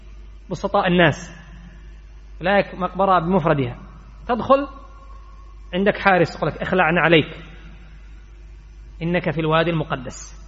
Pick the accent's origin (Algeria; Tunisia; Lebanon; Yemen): Yemen; عندنا في اليمن على ما عندنا من الخير وبلد الإيمان والحكمة